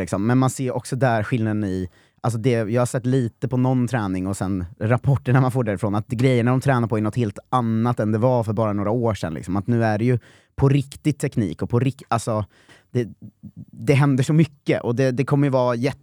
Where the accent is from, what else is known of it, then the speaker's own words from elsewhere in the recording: Norrköping, Östergötland, Sweden; och jag är från Norrköping